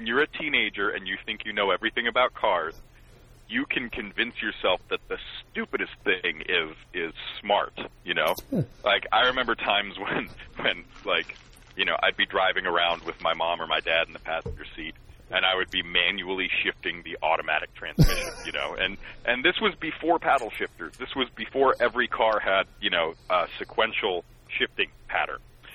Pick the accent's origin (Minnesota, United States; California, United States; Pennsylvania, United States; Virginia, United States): Pennsylvania, United States; Scranton; So I grew up outside of Scranton, Pennsylvania.